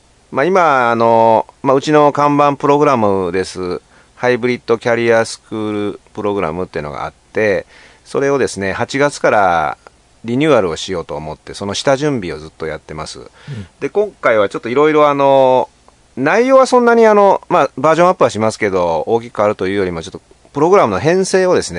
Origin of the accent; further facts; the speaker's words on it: Hiroshima, Japan; moved away as an adult; 僕はまあ広島出身といってももう40年近くいないわけで、もう今どうなってるか分かんない